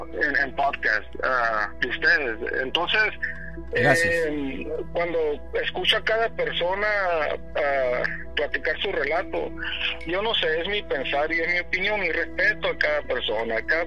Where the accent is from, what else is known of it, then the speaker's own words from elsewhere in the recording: Los Mochis, Sinaloa, Mexico; unos 10 años en un pueblo de Sinaloa. Yo soy de Los Mochis.